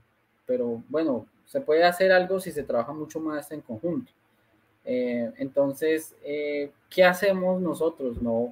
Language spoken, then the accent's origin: Spanish; Pamplona, Norte de Santander, Colombia; yo quería presentármeles a ustedes, vea, tan, yo soy de Pamplona.